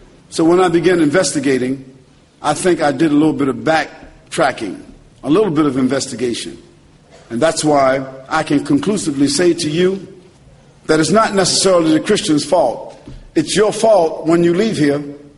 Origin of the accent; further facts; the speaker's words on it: United States; Now, of course, I thank God for the privilege of being an American, a Muslim American, because I have the best of two worlds.